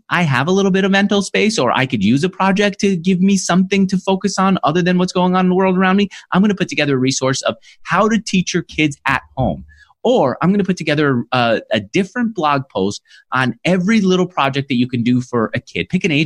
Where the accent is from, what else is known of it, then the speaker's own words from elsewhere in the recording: New York, United States; now in San Francisco, United States; Now, I can no longer say that I'm a New Yorker, even though I live in California, in San Francisco.